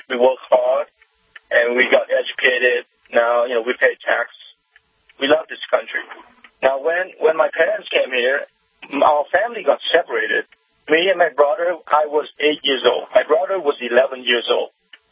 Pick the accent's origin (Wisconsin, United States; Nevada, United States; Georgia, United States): Nevada, United States; Las Vegas; So I'm from Vegas. My whole family is immigrants from Vietnam. We came here legally.